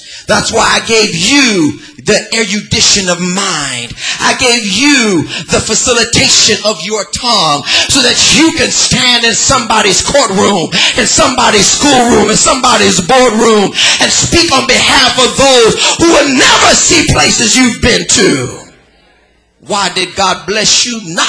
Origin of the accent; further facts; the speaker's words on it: Los Angeles, California, United States; And I'm from South Central LA, and I'm not ashamed to say it. And I remember when I was a kid, my mama was so poor that we had to stand in line to get government cheese